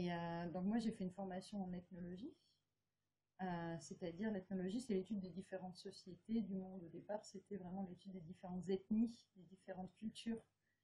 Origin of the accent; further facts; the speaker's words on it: Montpellier, Occitanie, France; Moi je suis de Montpellier. J'ai fait mes études à Strasbourg, mais avant j'ai voyagé aussi.